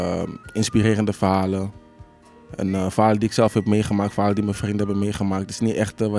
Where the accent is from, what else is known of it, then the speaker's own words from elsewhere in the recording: Amsterdam, North Holland, Netherlands; opgegroeid in Amsterdam-Oost.